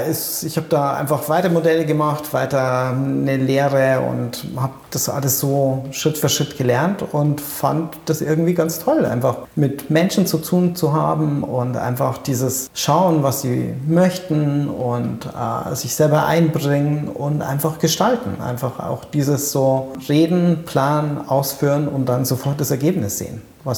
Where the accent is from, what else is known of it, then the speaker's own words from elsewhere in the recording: Bavaria, Germany; Ich bin in der Nähe von Erding aufgewachsen.